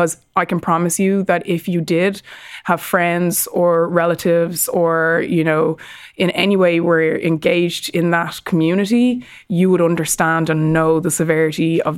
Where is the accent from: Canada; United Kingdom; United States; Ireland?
Ireland; We're all over the world as Irish people.